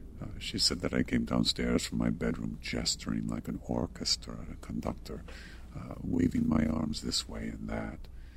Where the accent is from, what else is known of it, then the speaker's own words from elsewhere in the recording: Barcelona, Catalonia, Spain; English is a second language; Yes, well, I grew up in Spain, in the outskirts of Barcelona. I had a normal childhood, at least for those in my town.